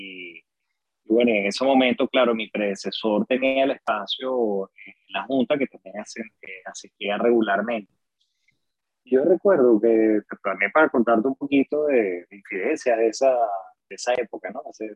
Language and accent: Spanish; Caracas, Capital District, Venezuela; born there; yo nací aquí en Caracas